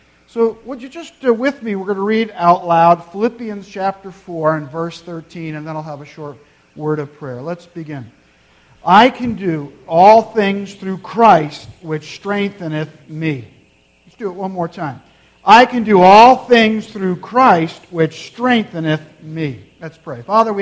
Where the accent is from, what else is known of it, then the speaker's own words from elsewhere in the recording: New Jersey, United States; moved away; It's like I moved here from New Jersey, I don't know how many years ago, a long time ago, and grew up just outside of New York City, grew up in a nice town, enjoyed my experience there growing up